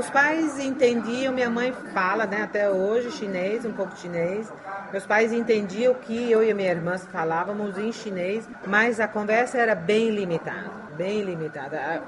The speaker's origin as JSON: {"language": "Portuguese", "town": "Jundiaí", "region": "São Paulo", "country": "Brazil", "tie": "born there", "said": "Eu nasci no Brasil. Nasci em Jundiaí, São Paulo."}